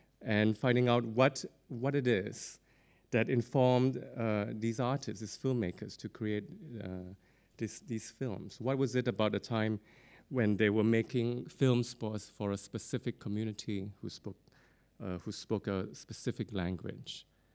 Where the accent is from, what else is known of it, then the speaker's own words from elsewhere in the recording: Singapore; I did go to the Nanyang Academy when I was growing up in Singapore.